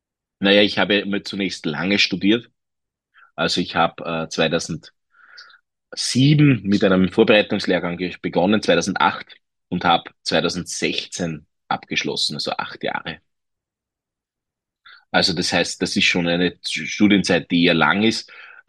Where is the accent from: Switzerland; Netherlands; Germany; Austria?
Austria; Upper Austria; Natürlich ist bei uns in Oberösterreich die Blasmusik extrem präsent im Alltag.